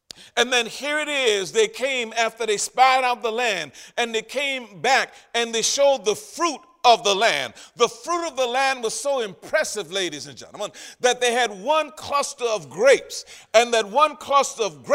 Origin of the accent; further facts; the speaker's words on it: Louisiana, United States; because I'm from Louisiana and we don't do too good with the TH words.